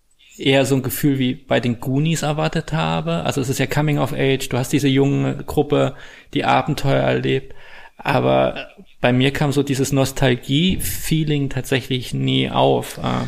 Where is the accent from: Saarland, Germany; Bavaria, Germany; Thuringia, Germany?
Thuringia, Germany; Gera; Ich habe dich in meine alte Heimat entführt, nach Gera.